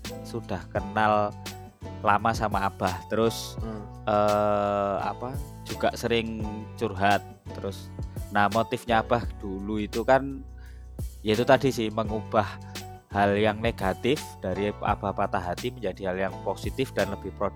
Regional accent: Java, Indonesia; Ya kalau itu memang kita ini asalnya dari Jawa.

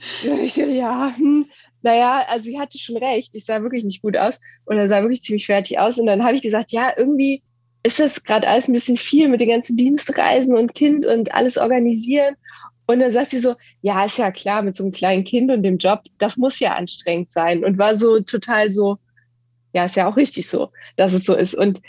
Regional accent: Düsseldorf, North Rhine-Westphalia, Germany; ich bin 39 Jahre alt, wie gesagt, Mutter einer kleinen Tochter, verheiratet. Ich lebe in Düsseldorf. Ich bin auch hier geboren.

